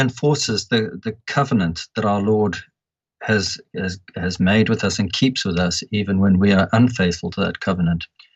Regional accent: Zimbabwe; Both my parents landed up in Rhodesia, and hence I carry the accent I do. I was born and brought up in Rhodesia, now Zimbabwe.

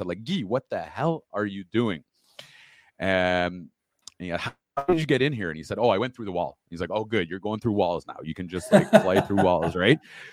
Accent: Ottawa, Ontario, Canada; and I grew up in Ottawa.

